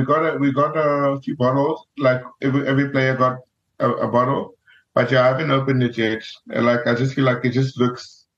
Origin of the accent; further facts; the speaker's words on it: Free State, South Africa; I mean, I am from the Free State.